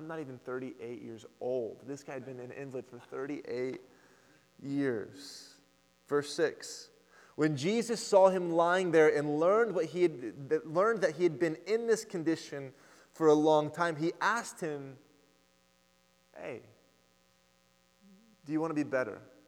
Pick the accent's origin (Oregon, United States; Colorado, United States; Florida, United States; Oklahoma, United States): Oklahoma, United States; Now, I'm from Oklahoma, which is in between Los Angeles, and it's in between New York City. And when you're from farmlands, when you grow up on a farm and you're from the rural towns